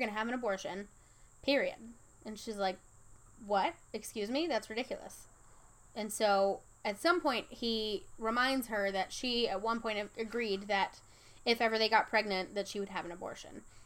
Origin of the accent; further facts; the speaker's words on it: the South, United States; my aunt, I guess maybe because we're from the South, and it's very